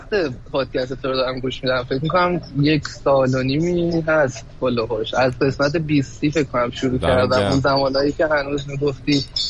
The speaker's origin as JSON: {"language": "Persian", "town": "Tehran", "region": "Tehran Province", "country": "Iran", "tie": "born or raised there", "moved": "as an adult", "lives_now": "Germany", "said": "من تهران زندگی میکردم. آره. من از تهران به دنیا آمدم."}